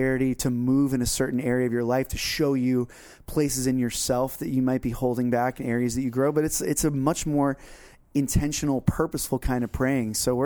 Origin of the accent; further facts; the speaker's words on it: Florida, United States; we grew up in Florida, so it was easier for us